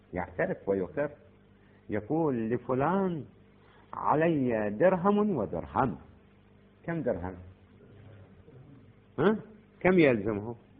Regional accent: Iraq; عندنا في العراق

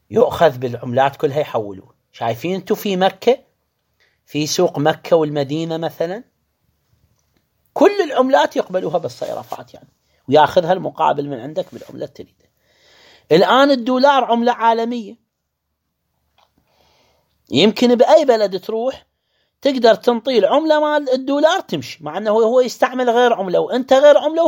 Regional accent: Karbala, Karbala Governorate, Iraq; احنا عندنا في كربلاء سابقا، مو هسه، في كربلاء يمشي الدينار العراقي والتومان الإيراني

